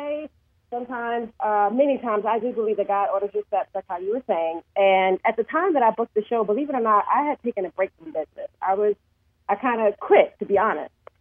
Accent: New Jersey, United States; I'm a Jersey girl, born and raised in Jersey. So I like to give a shout out to all my people in Jersey.

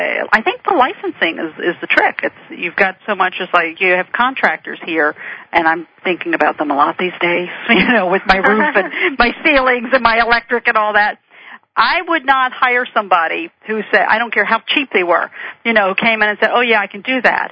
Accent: Maryland, United States; I am from Southern Maryland, and I am cursed forever with, you know, I have this limited speech ability, which is not bad.

